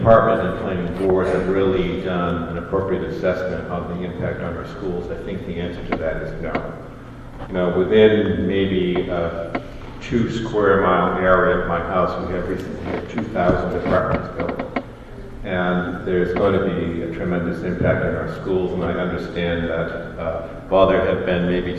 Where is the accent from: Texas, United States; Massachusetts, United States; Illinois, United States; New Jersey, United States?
Massachusetts, United States; Framingham; born there; When I was born in Framingham, there were 25,000 people here.